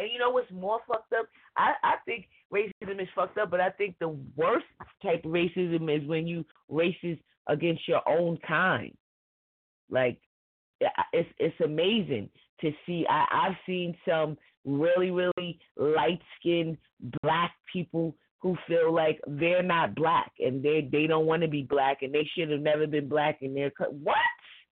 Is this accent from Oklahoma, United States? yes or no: no; New York, United States; I mean, I'm born and raised in New York.